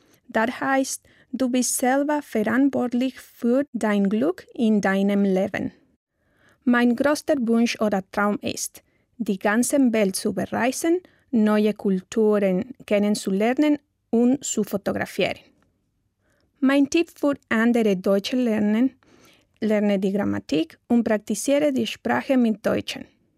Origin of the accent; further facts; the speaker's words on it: Quito, Pichincha, Ecuador; German is a second language; Ich bin Ecuadorianer. Ich komme aus Ecuador, aus der Hauptstadt Quito. Ich habe in 1986 geboren.